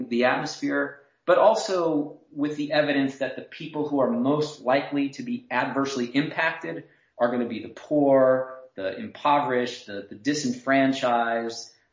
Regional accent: Midwest, United States; You know, I grew up in the Midwest where there's still a much more vibrant sort of right wing to fight against.

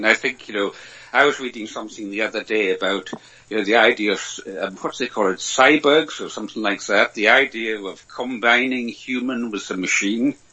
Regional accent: Scotland, United Kingdom; I was raised in the Isle of Lewis in Scotland's Outer Hebrides

